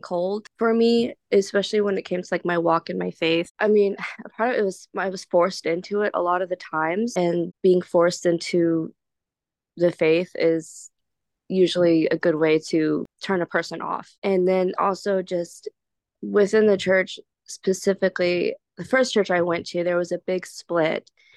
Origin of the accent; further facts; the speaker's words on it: Austin, Texas, United States; I'm from Austin, Texas.